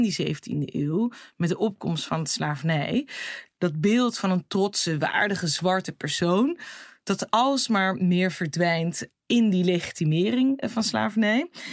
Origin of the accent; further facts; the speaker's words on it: Curaçao; Ik kom zelf uit Curaçao, ik ben daar geboren en getogen. En ik hoor sinds 1634 al bij Nederland, voordat Nederland überhaupt Nederland is geworden.